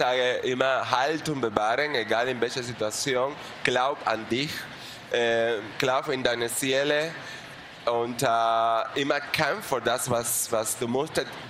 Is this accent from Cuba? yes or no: yes; Cuba; German is a second language; Ich sage, ich komme aus Kuba.